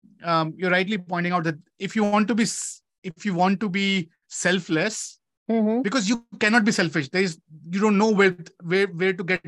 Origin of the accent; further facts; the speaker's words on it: India; And somehow as an Indian, I have to know all the answers.